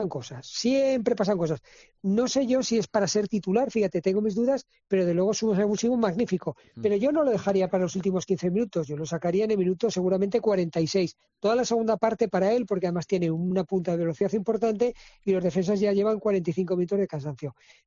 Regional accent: Aragon, Spain; yo al Huesca, por supuesto, como aragonés, le deseo lo mejor.

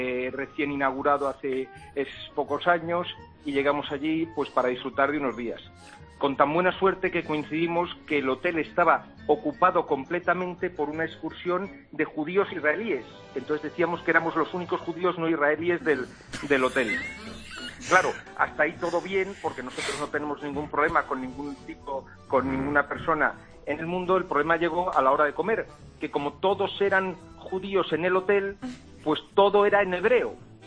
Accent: Frómista, Castile and León, Spain

